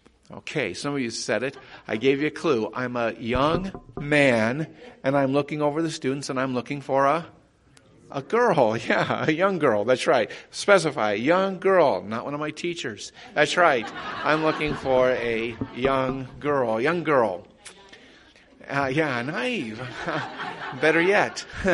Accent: Cheyenne, Wyoming, United States; And the fact that is, I grew up in Cheyenne, Wyoming

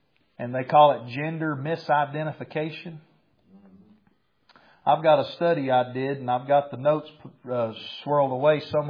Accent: United States; But I'm an American, so I can.

